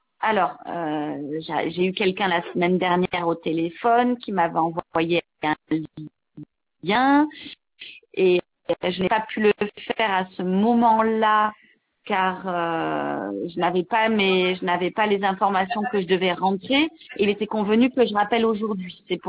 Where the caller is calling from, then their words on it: Pauillac, Nouvelle-Aquitaine, France; je suis locataire d'Homo France hein, sur Pauillac en Gironde.